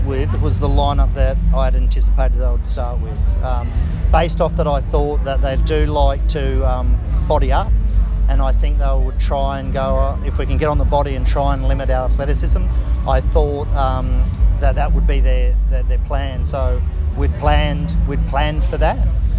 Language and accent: English; Australia; I feel like I don't want, as an Australian, I don't want to come in and make them Australian.